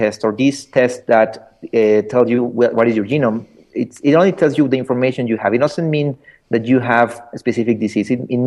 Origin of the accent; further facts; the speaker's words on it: Mexico; Well, I'm originally from Mexico.